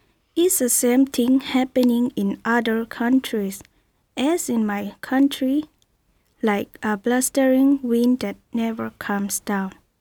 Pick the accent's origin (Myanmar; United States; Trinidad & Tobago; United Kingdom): Myanmar; Chin State; I am from Chin State of Burma